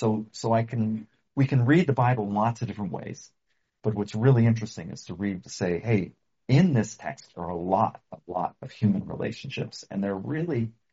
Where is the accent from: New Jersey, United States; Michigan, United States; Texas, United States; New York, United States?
New York, United States; certainly I grew up outside of the New York area, so cynicism's not a bad thing.